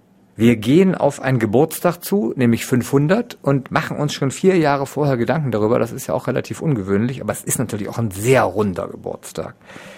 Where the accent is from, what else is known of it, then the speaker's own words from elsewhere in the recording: Lower Saxony, Germany; Und bei uns in Ostfriesland heißt das ja in erster Linie